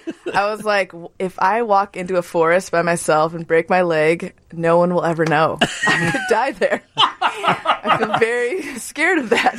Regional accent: Taiwan; I'm from Taiwan. I grew up there.

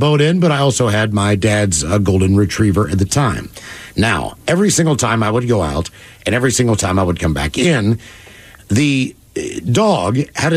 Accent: West Virginia, United States; I thought this was normal behavior growing up in West Virginia.

